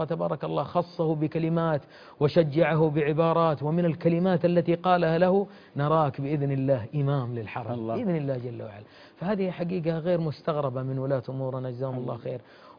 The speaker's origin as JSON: {"language": "Arabic", "town": "Jeddah", "region": "Makkah Province", "country": "Saudi Arabia", "said": "عندنا في جدة"}